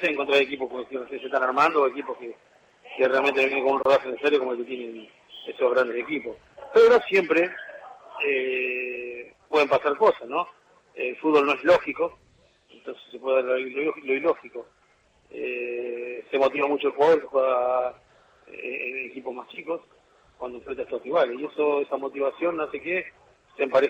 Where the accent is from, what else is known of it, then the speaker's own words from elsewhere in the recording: Santa Fe, Argentina; Santa Fe Capital.